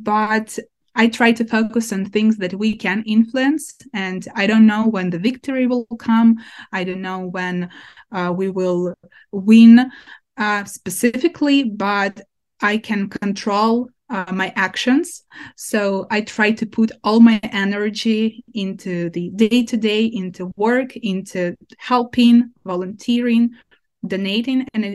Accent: Ukraine; My hometown is occupied by Russians since April, and I don't have my home, like my parents' house, where I could, go anytime.

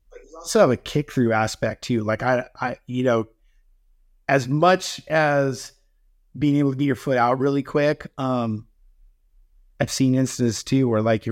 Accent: San Clemente, California, United States; a couple of my friends from San Clemente, like where I grew up in California

